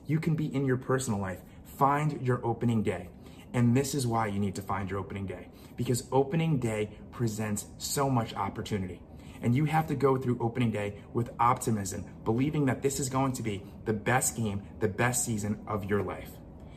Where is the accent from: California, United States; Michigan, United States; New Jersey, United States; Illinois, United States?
New Jersey, United States; Now, I'm not delusional, I'm from Jersey.